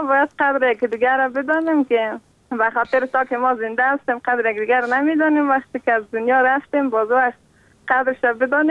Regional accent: Afghanistan; ببینم که الان من از افغانستان هستم.

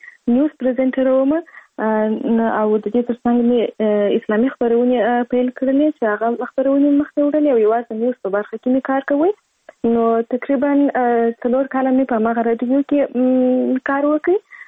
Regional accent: Kandahar, Afghanistan; born or raised there

